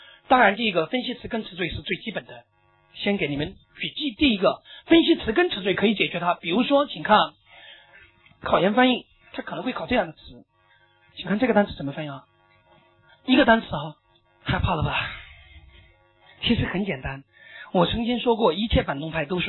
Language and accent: Chinese; Chongqing, China; 因为我重庆人嘛，南方人。